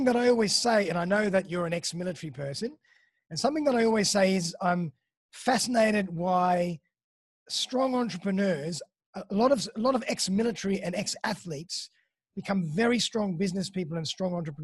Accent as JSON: {"language": "English", "town": "Sydney", "region": "New South Wales", "country": "Australia", "tie": "born or raised there", "said": "I'm from Sydney originally, born and bred in Sydney, in eastern suburbs. Love it here, close to the beach, close to Bondi. Born here, went to school here, lots of friends and family here."}